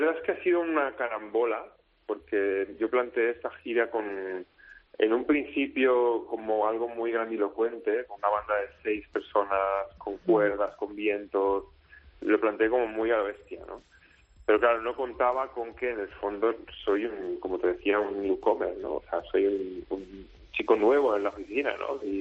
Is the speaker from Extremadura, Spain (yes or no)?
no; Balearic Islands, Spain; somos de aquí, de Mallorca